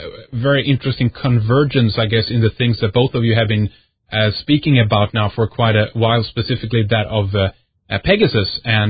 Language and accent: English; Sweden; from Sweden